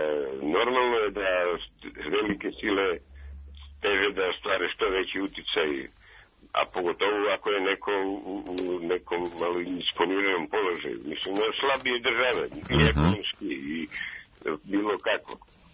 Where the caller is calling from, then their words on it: Ćuprija, Serbia; O tome sigurno mnogi razmišljaju, mnogi ljudi, što kod nas u Srbiji.